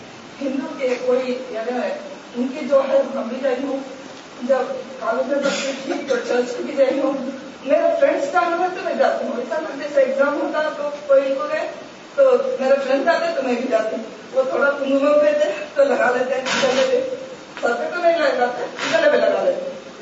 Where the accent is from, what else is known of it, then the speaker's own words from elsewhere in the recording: Chennai, Tamil Nadu, India; میں انڈیا مدراس سے ہوں. میں ایسی جگہ سے آئی ہوں کہ مجھے مسلمان کیا معلوم نہیں ہے، ہندو اور کرسچن تینوں ایسے مل کے رہتے ہیں